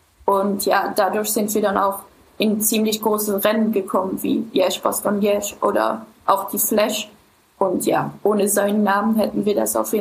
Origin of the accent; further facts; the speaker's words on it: Luxembourg; Und ich glaube, das ist bei uns in Luxemburg ein großer Vorteil